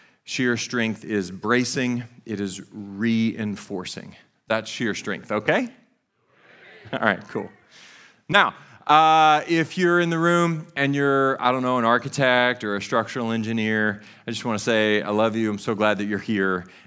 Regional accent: Tennessee, United States; Because I'm from East Tennessee, I feel like I have the right to say words however the heck I want to say them.

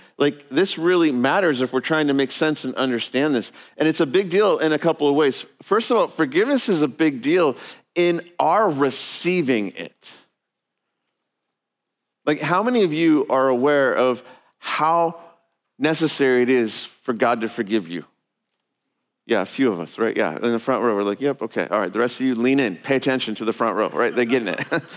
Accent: Los Angeles, California, United States; You know, I'm an American and I have my rights. And I grew up driving the streets of LA.

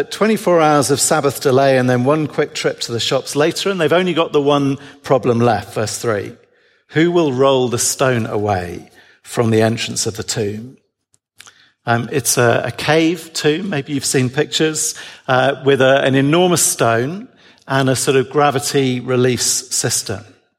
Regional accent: England, United Kingdom; I'm English, so are many of you.

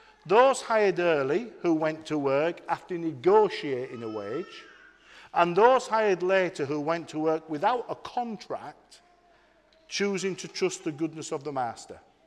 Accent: United Kingdom; You know, as British people, we are unique.

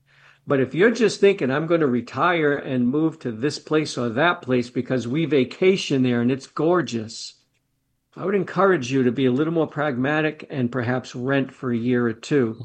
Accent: Colorado, United States; When people hear, still now, I'm from Colorado, and if they haven't met me yet, they don't know why I want to move.

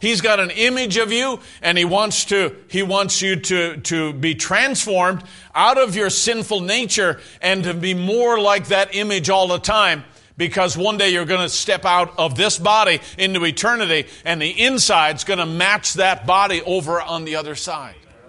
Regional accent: Newfoundland and Labrador, Canada; I grew up in Newfoundland, right?

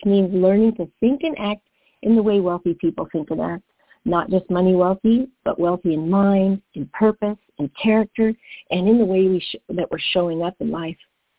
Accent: Netherlands; I am from the Netherlands. Of course

